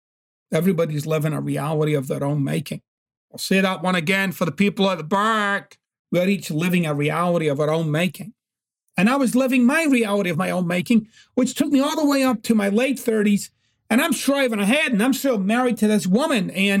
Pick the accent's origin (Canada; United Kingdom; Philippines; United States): United Kingdom; Glasgow, Scotland; growing up in Glasgow was very, very challenging. There was a lot of violence, everyday violence. There was a lot of alcoholism